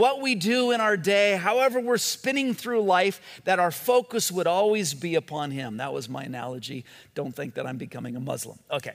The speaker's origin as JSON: {"language": "English", "region": "California", "country": "United States", "tie": "born or raised there", "said": "I never have. I grew up in Southern California. I don't even know what that is."}